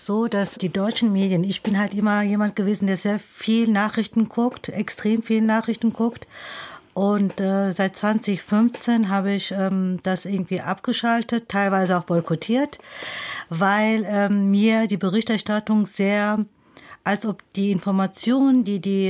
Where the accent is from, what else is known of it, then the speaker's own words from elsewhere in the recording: Eastern Turkey, Turkey; Also ich definiere mich als Kurdin aus Bakur. Und das ist der kurdische Name von dem türkischen Teil, wo viele Kurden leben im Osten.